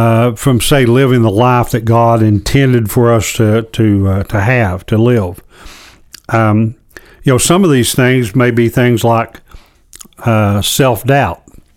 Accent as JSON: {"language": "English", "region": "Appalachia", "country": "United States", "tie": "born or raised there", "said": "I live here. I grew up in Appalachia."}